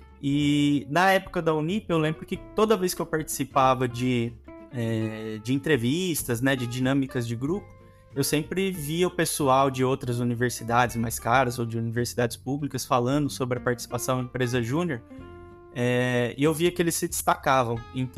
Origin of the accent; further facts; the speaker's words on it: Porto Ferreira, São Paulo, Brazil; Eu tenho 33 anos hoje. Eu sou aqui de Porto Ferreira mesmo, a cidade que eu sempre morei. E voltei para cá faz 2 anos